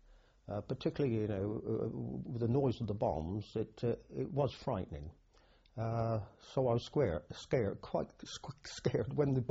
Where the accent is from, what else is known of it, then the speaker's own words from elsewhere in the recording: Clevedon, South West England, United Kingdom; No, my parents shifted to Clevedon, so my initial schooling was in Clevedon.